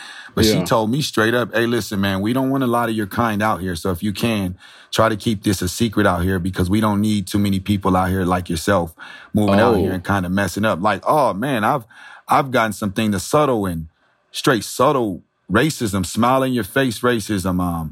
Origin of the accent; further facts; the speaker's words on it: San Diego, California, United States; also born or lived in Nebraska; when I came from San Diego, I didn't know what racism was until I got to Nebraska.